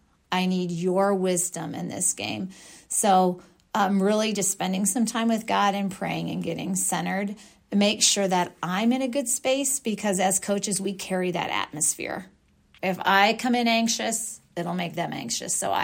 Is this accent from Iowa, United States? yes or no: yes; Audubon, Iowa, United States; her mom and I grew up in Audubon together